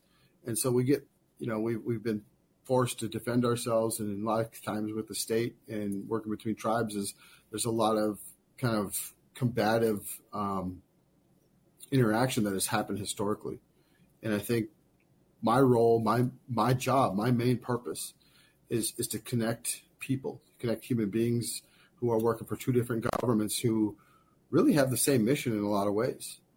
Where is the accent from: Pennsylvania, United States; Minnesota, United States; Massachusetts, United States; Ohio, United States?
Minnesota, United States; Cass Lake; I grew up born and raised on Leech Lake, in a town called Cass Lake. Some of you might know it's about 4 hours north of the metro area.